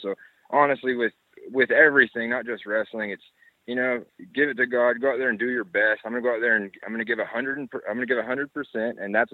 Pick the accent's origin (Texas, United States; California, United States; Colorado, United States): Texas, United States; knowing that … that I'm from Texas